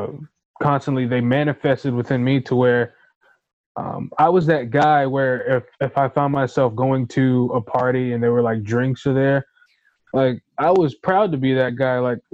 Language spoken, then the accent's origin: English; Orlando, Florida, United States; born or raised there